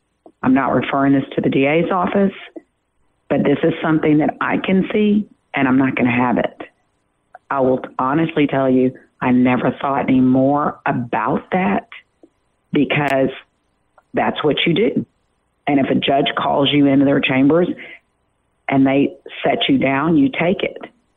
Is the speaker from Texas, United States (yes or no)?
yes; Kaufman, Texas, United States; Because I grew up in Kaufman, and people weren't just going to kill people in Kaufman.